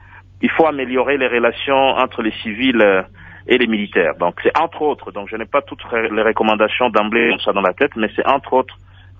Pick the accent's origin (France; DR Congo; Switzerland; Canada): DR Congo; Walikale, North Kivu; Même si je ne suis pas un élu de Beni ou de Lubero, je suis de Walikale, je suis touché par ce qui se passe.